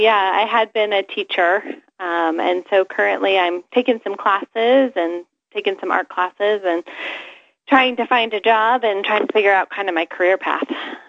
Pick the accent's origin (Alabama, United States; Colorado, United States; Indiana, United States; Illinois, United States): Colorado, United States; Denver; now in Highlands Ranch, United States; I'm from Denver, Colorado, too.